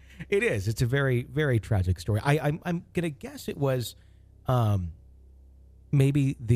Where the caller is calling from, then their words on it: Pakistan; I'm from Pakistan, living in Oman.